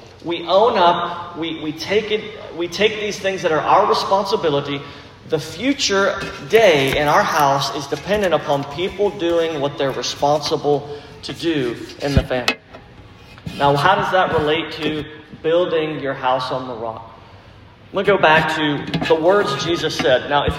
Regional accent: Baton Rouge, Louisiana, United States; I don't know about y'all, but we're from Baton Rouge, so we eat with utensils and plates and stuff.

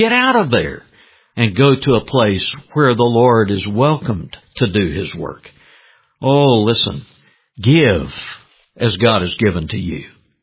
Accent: Dallas, Texas, United States; You know, I was born in Dallas, and I was reared down on Ross Avenue. My granddad had a used car lot, Max Motors.

